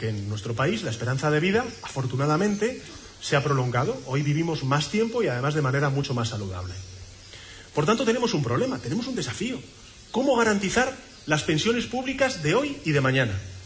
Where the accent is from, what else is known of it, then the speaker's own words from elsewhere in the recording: Madrid, Community of Madrid, Spain; Yo que soy de Madrid.